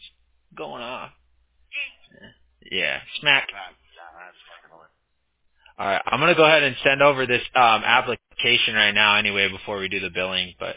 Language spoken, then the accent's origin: English; California, United States; California is crazy. It's like, it's a big melting pot. Like, I grew up around all different